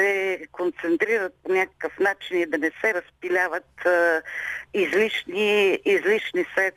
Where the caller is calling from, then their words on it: Pleven, Pleven Province, Bulgaria; съм от Плевен.